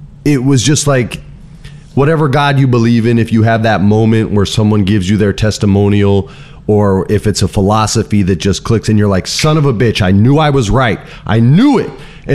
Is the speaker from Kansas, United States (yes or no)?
no; Los Angeles, California, United States; born there; since I was born in Cedars-Sinai up the road, 1976.